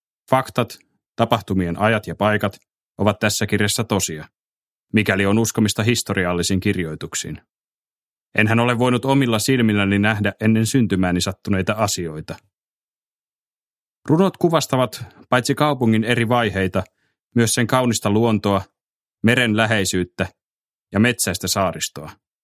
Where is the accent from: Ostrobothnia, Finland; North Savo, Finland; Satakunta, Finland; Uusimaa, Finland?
Ostrobothnia, Finland; Vaasa; moved away; Jätin kotiseutuni Vaasan Palosaaren 45 vuotta sitten.